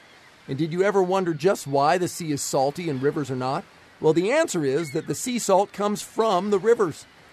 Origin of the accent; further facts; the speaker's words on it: Florida, United States; I grew up in Florida, and every single time I'm anywhere near the sea, I jump in.